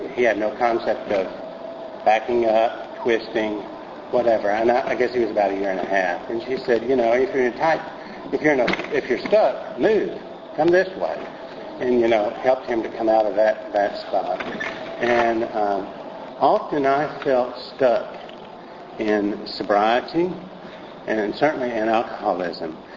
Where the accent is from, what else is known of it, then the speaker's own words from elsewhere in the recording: Texas, United States; You'll have to remember I'm from Texas.